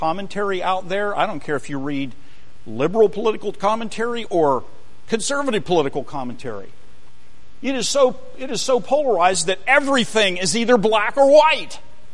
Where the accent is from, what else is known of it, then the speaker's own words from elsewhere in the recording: Pennsylvania, United States; I'm sorry, I'm from Western Pennsylvania. I'm a Steelers fan.